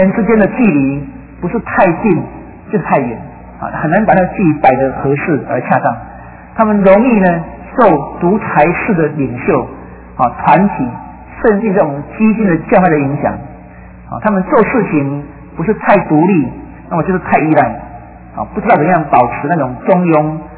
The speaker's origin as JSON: {"language": "Chinese", "country": "Taiwan", "said": "这是我们台湾人讲的话语"}